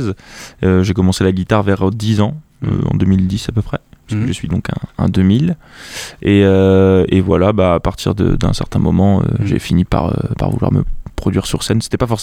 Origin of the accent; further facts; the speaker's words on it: Blois, Centre-Val de Loire, France; j'ai 21 ans, je viens de Blois